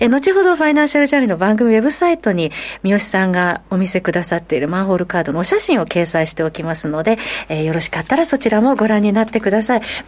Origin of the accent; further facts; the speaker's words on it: Numazu, Shizuoka, Japan; 私の出身の静岡、沼津は富士山の柄であったりとか、いろいろと。